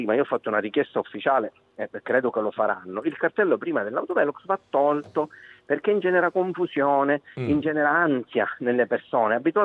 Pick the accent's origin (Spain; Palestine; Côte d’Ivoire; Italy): Italy; Palermo, Sicily; sono un palermitano, diciamo, malfidato.